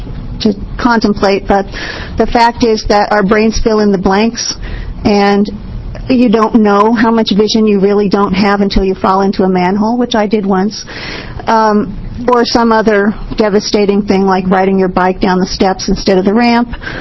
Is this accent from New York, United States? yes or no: no; Eugene, Oregon, United States; I'm also from Eugene, Oregon.